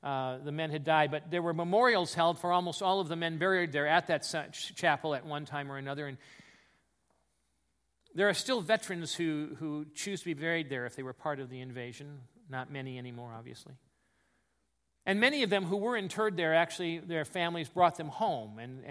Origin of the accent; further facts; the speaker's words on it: United States; And I thought about that as an American today, and I thought about that as a Christian.